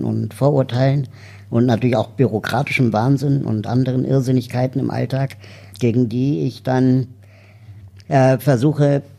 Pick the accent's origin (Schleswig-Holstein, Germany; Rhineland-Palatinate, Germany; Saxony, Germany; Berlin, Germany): Berlin, Germany; ich bin 38 Jahre alt, komme aus Berlin